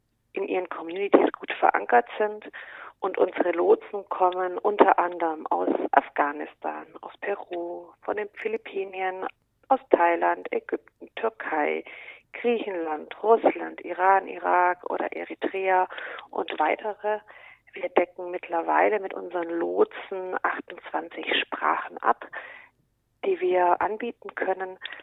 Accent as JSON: {"language": "German", "town": "Stuttgart", "region": "Baden-Württemberg", "country": "Germany", "said": "ich komme aus Stuttgart und bin Gesundheitspädagogin"}